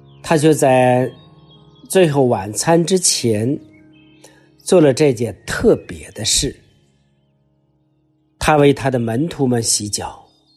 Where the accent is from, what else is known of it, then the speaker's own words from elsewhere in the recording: China; 好像我们中国人的事不关己高高挂起，在我们基督徒中间大概也是如此。